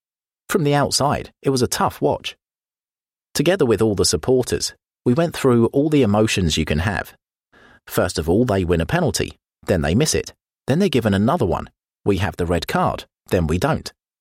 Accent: Norway; English is a second language; moved away as an adult; now in London, United Kingdom; But I'm very proud of my country, and it was good for me to go back and see loads of familiar faces.

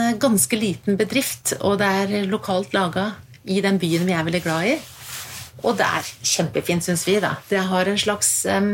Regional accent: Juksebø, Telemark, Norway; Jeg født og oppvokst i Juksebø, Telemark.

